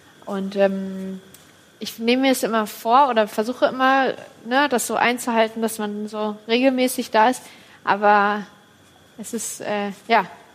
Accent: Kassel, Hesse, Germany; born there; In Kassel.

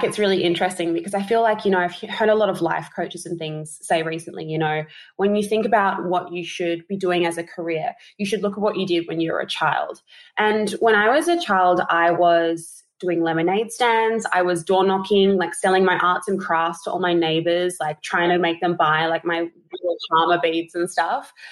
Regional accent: Adelaide, South Australia, Australia; I, you know, had moved to Sydney, was living in Sydney. I'm originally from Adelaide.

